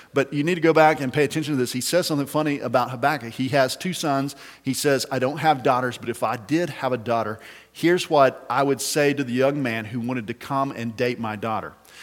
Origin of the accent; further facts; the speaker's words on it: Littlefield, Texas, United States; I grew up in Littlefield, so I'm West Texas in my roots, but today I live out north of Dallas